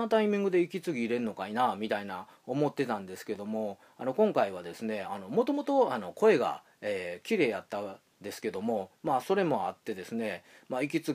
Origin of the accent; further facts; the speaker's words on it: Ibaraki, Osaka, Japan; 僕の実家はですね、大阪の、茨城市に、ありまして、まあ、昔から住んでいるというところもありまして